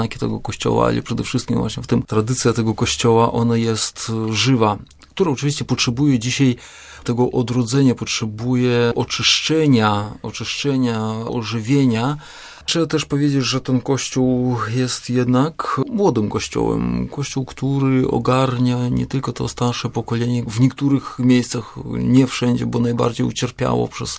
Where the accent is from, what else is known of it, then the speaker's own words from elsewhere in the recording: Vitebsk Region, Belarus; rzeczywiście pochodzę z tej ziemi i jako kapłan od początku pracowałem